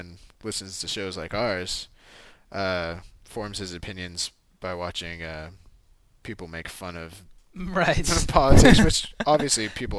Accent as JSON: {"language": "English", "region": "Texas", "country": "United States", "tie": "born or raised there", "said": "Born and raised a Texan."}